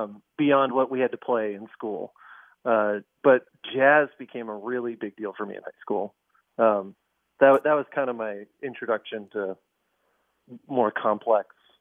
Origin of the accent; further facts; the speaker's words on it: Madison, Wisconsin, United States; also born or lived in Minneapolis / Philadelphia; I grew up in Madison, Wisconsin. We moved around a little bit when I was a kid. I was actually born in Minneapolis and lived in Philadelphia for a little while, but we eventually settled when I was maybe about 7 or 8 in Madison.